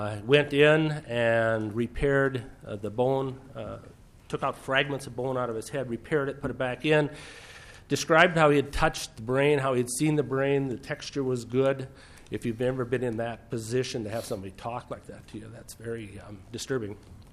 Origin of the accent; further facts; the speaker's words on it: Fergus Falls, Minnesota, United States; I am from Fergus Falls.